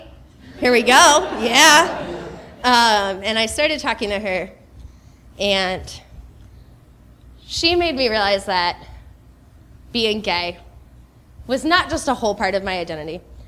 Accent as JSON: {"language": "English", "region": "Florida", "country": "United States", "tie": "born or raised there", "lives_now": "Fort Wayne, United States", "said": "I'm not made for the cold. I was born and raised in Florida."}